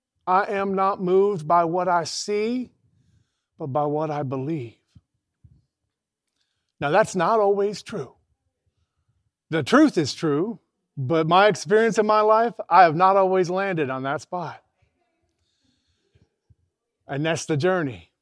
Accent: United States; I grew up in America. I grew up in Western Christianity.

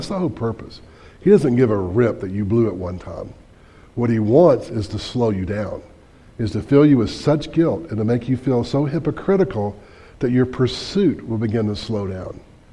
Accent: the South, United States; accent: southern; Me and that voice thing are having constant conflict because of my southern accent.

